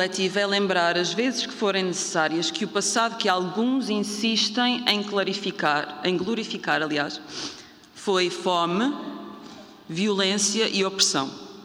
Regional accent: Unhais da Serra, Castelo Branco, Portugal; famílias, como a minha, de operárias e operários de lanifícios em Unhais da Serra, na Covilhã, onde cresci

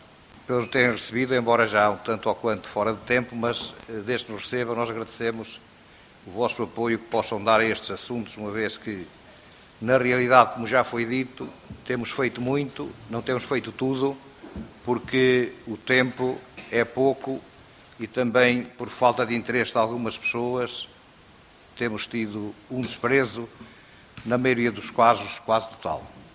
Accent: Portugal; nós somos portugueses

